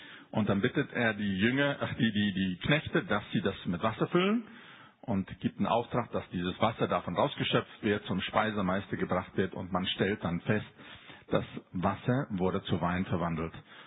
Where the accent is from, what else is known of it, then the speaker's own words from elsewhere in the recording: Lörrach, Baden-Württemberg, Germany; Ich komme aus dem Gebiet von Lörrach, da gibt es viele Winzer, viele Weinberge.